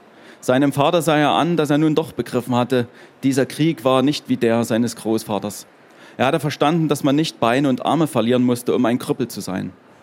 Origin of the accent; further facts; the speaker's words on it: Dresden, Saxony, Germany; born there; Ich bin ja in Dresden geboren.